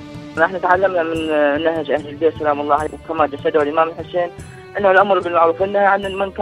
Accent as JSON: {"language": "Arabic", "country": "Iraq", "said": "بلدنا العراق"}